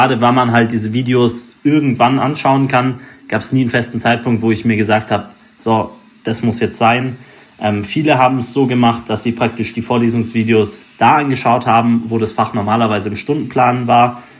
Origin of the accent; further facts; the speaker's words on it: Ludwigsburg, Baden-Württemberg, Germany; also ich komme jetzt aus Ludwigsburg, dass man dann sich nicht um eine Wohnung kümmern musste oder pendeln musste.